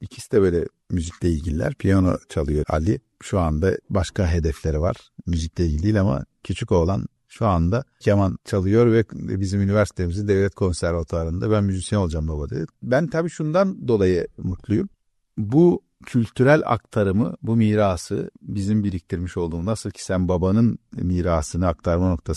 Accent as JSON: {"language": "Turkish", "region": "Edirne", "country": "Turkey", "said": "biz Edineliler olarak tanıyoruz."}